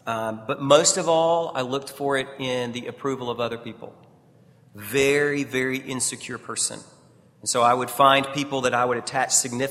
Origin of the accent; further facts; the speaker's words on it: Chattanooga, Tennessee, United States; Early on, I was raised here in Chattanooga, born and raised in Chattanooga.